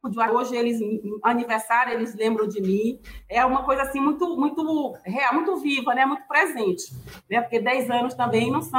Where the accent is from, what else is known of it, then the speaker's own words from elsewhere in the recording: Caxias, Maranhão, Brazil; moved away as an adult; now in São Luís, Brazil; Eu nasci em Caxias, né, como eu falei, quando eu completei meus 18 anos, eu decidi sair de Caxias e tentar alguma coisa na capital do estado, que é em São Luís, né? Isso foi mais ou menos em 99, né?